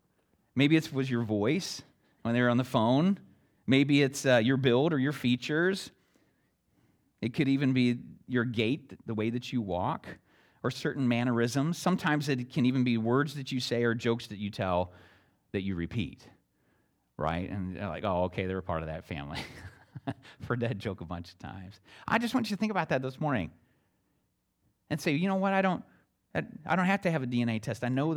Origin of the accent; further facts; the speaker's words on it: Pennsylvania, United States; Judy grew up in Ohio, I grew up in Pennsylvania, I lived in Alabama, and all these different places.